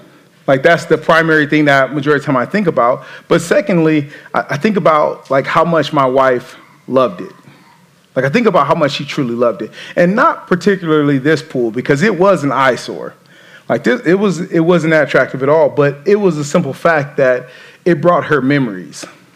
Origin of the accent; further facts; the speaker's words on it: Los Angeles, California, United States; When I grew up in Los Angeles, it's 80 degrees.